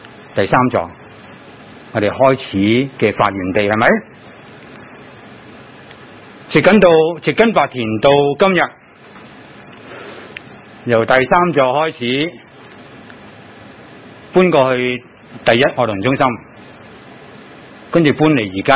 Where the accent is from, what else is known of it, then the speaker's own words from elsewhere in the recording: Hong Kong; 我们有幸成为香港人